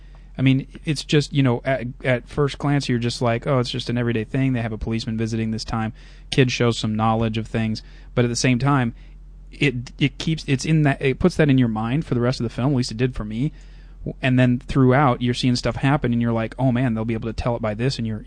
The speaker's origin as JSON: {"language": "English", "region": "Kentucky", "country": "United States", "tie": "born or raised there", "said": "I grew up in Kentucky when I was a little kid, so right."}